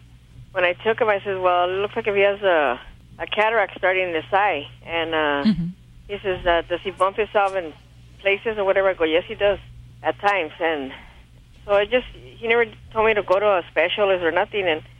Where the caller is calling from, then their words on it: Montebello, California, United States; California, Montebello, California.